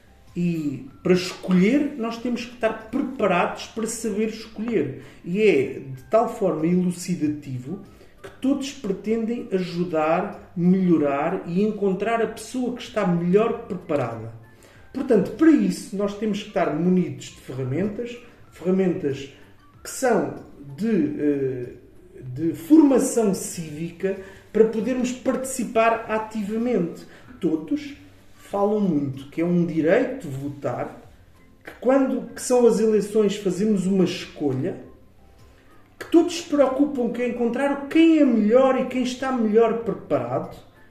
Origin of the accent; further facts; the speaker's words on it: Odivelas, Lisbon, Portugal; Mando um abraço para Odivelas, a terra onde nasci, onde cresci, onde vivo e onde trabalho.